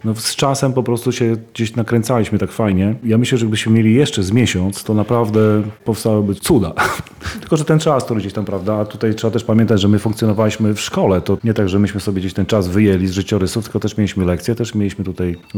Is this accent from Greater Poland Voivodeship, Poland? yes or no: no; Zamość, Lublin Voivodeship, Poland; bo jesteśmy z Zamościa, prawda?